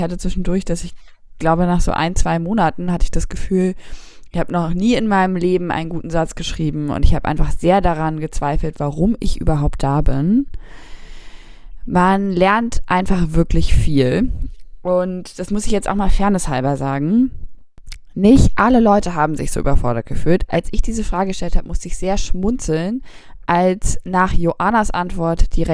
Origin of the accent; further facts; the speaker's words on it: Hamburg, Germany; ich bin ja Hamburgerin und für mich war das am Anfang wirklich ein Kulturschock da im Schwabenländle